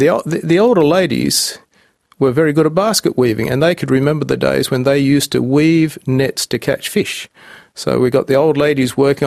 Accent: Australia; And so I found being very open and being Australian has helped enormously.

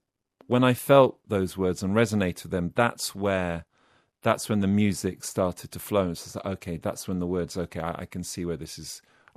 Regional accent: Oxford, South East England, United Kingdom; my hometown of Oxford, you'd walk through on a Friday or Saturday night and you kept your head down.

